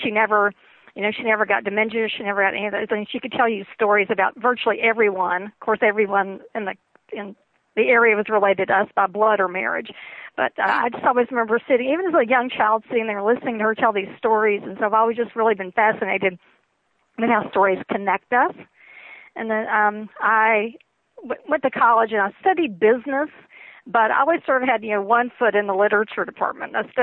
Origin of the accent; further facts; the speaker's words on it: North Carolina, United States; And I come from Southern Appalachia. I grew up in North Carolina.